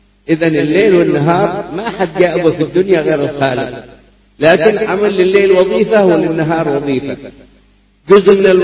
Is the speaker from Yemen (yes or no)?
yes; Hadramaut, Yemen; ماذا جرى في بلادنا حضرموت وغيرها من الاختلافات